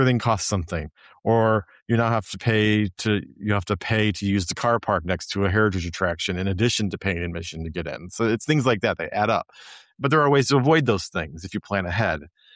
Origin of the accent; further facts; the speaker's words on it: Midwest, United States; Now, our books are written from a particular perspective. We're Americans from the Midwest. We have a particular worldview and a particular way of looking at things.